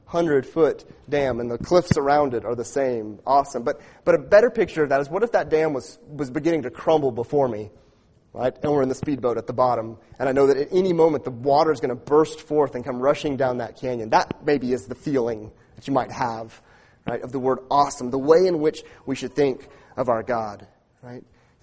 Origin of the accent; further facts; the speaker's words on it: Arizona, United States; I grew up in Arizona, and my dad took me to fish below Hoover Dam